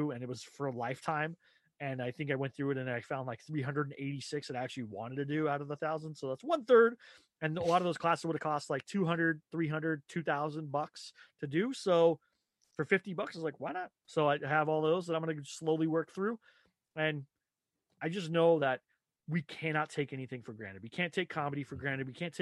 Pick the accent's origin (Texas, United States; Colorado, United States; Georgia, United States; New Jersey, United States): Texas, United States; what I grew up in Texas. That's kind of my mentality.